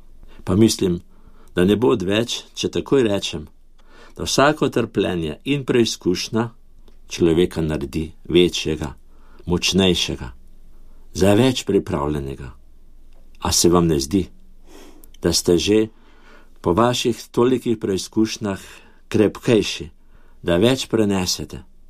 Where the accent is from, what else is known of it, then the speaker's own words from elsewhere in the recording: Ljubljana, Central Slovenia, Slovenia; Da prihajam iz Slovenije, iz Ljubljane